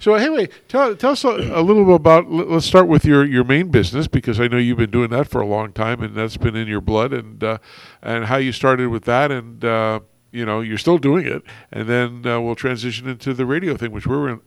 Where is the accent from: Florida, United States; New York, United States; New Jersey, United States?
New Jersey, United States; Plainfield; born there; I know I once went back to where I was born. I don't want to go there anymore. I was in Plainfield, New Jersey. Not the best p